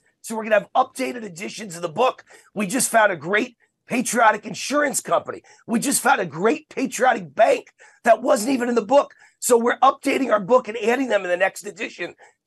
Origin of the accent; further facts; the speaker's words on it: New York, United States; also born or lived in California; now in Las Vegas, United States; I grew up in New York, born and raised, decided it was too liberal, too communist, taxes too high, regulations made it impossible to do business. I moved 30 years ago to California to get away from the liberals.